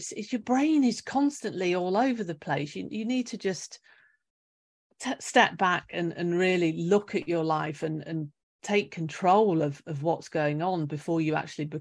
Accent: United Kingdom; which I do a lot of because I'm British

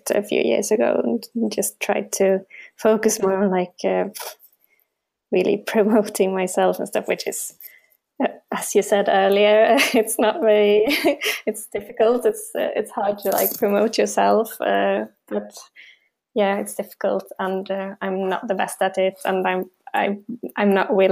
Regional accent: Dalarna County, Sweden; I'm originally from Dalarna, and I just happened to move to a flat in Vallentuna with my boyfriend because he's from there

